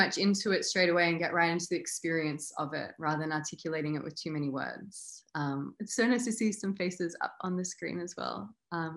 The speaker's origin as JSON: {"language": "English", "town": "Sydney", "region": "New South Wales", "country": "Australia", "said": "I'm from Sydney, Australia."}